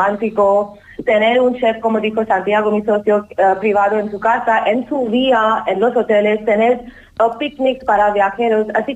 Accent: India; Spanish is a second language; now in Spain; cuando yo soy de la India y aquí he conocido una persona majorera

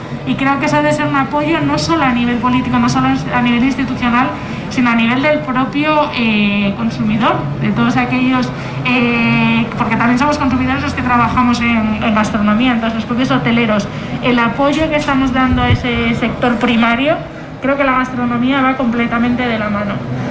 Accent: Canary Islands, Spain; como sabemos como españoles, sacarles el lado positivo

